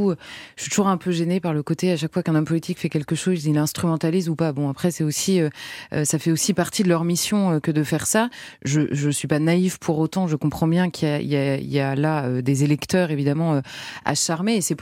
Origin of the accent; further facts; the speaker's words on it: France; en tant que Française